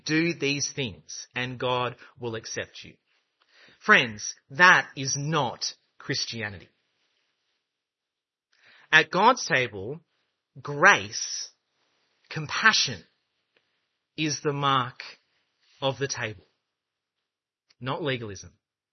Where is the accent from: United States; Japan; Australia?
Australia; And I said, I am from Australia. No one cares.